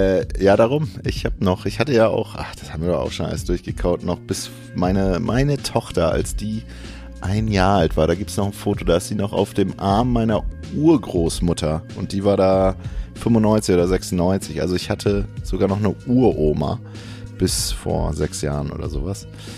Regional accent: Bremen, Germany; Ich bin wirklich ganz krass im Vorort von Bremen aufgewachsen, behütet, hab Gymnasium besucht

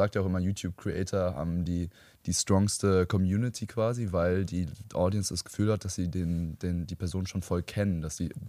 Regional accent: Frankfurt, Hesse, Germany; Wir kommen alle aus der Area von Frankfurt

